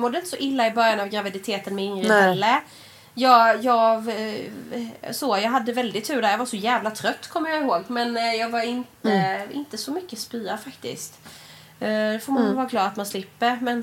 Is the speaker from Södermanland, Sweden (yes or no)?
no; Norrköping, Östergötland, Sweden; Jag kommer från Norrköping.